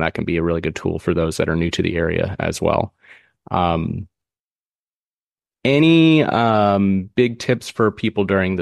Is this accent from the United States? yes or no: yes; Missouri, United States; I'm from Missouri, and we have my coldest colds in Missouri definitely beat out Anchorage colds.